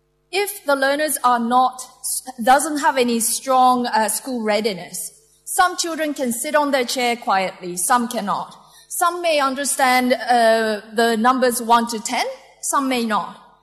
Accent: Japan; I was raised, born and raised in Japan

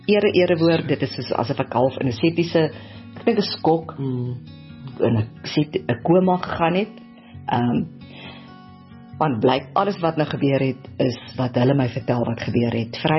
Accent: China; now in South Africa; ek kom van China af

